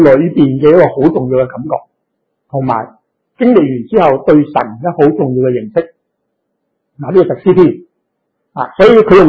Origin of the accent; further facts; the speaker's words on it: China; 宗教即系我哋中国人都一样嘅，系嘛？